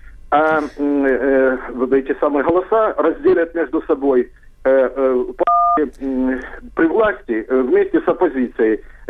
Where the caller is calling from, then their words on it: Dnipropetrovsk, Dnipropetrovsk Oblast, Ukraine; Дніпропетровськ.